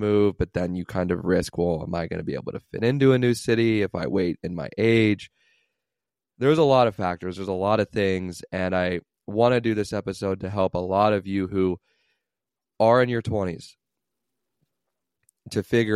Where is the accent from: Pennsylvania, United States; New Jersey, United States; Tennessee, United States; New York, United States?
Pennsylvania, United States; Pittsburgh; moved away as an adult; now in Miami, United States; I don't want to pay rent in the city I grew up in Pittsburgh. Let's just go to Florida, live in Miami for